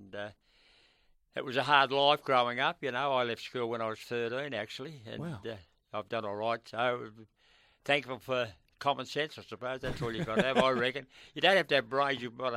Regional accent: Ascot Vale, Victoria, Australia; I lived in Ascot Vale. I was born in Ascot Vale

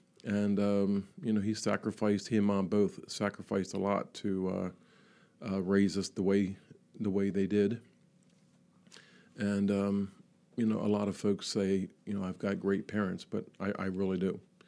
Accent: Delaware, United States; born and raised in Delaware, former major crimes detective with the state police

